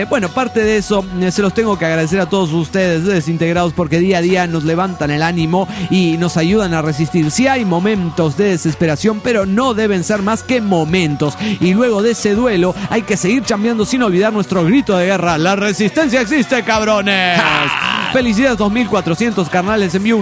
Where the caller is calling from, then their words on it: San Antonio, Texas, United States; de San Antonio, Texas, Estados Unidos de Norteamérica.